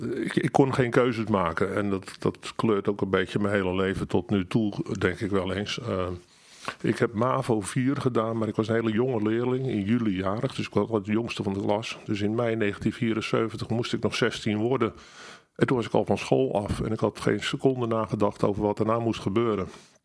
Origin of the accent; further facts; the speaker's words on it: Alphen aan de Rijn, South Holland, Netherlands; Ik ben inmiddels 67 jaar. Oorspronkelijk afkomstig uit Alphen aan de Rijn. Een wat bloedeloos dorp, al zeg ik het zelf, in Zuid-Holland.